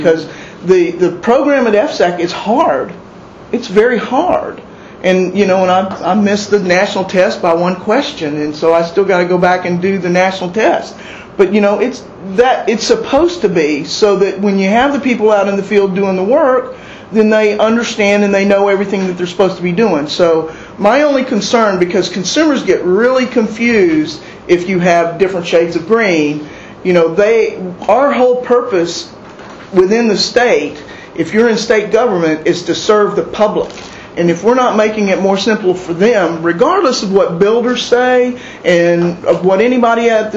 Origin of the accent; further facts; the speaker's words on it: Tallahassee, Florida, United States; I'm from Tallahassee.